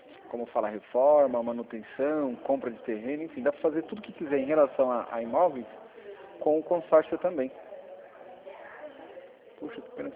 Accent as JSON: {"language": "Portuguese", "town": "Sorocaba", "region": "São Paulo", "country": "Brazil", "said": "sou de Sorocaba, moro na Vila Mato."}